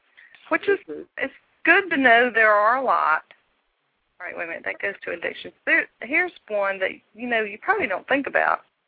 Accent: the South, United States; accent: Southern; Yeah, in case my southern accent was too strong, right? I know, it gets that way.

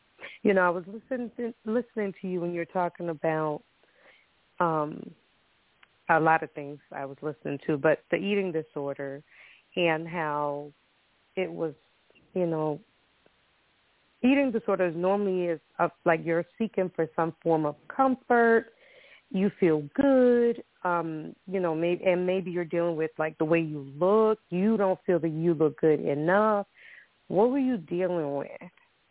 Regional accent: Costa Rica; When I was younger, right, much younger, I grew up in Costa Rica.

